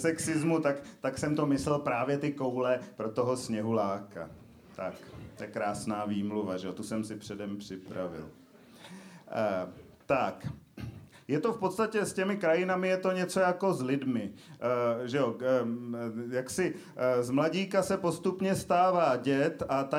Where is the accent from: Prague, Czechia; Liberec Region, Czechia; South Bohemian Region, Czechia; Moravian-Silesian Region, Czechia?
Prague, Czechia; já bydlím dlouhodobě od malička v Praze